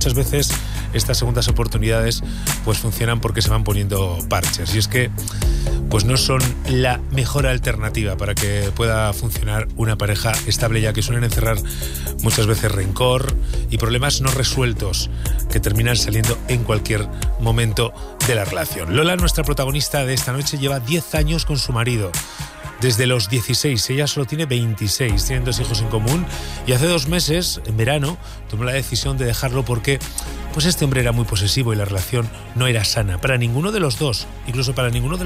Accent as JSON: {"language": "Spanish", "region": "Castile and León", "country": "Spain", "said": "Yo soy castellano-leonés, yo debería decirlo bien."}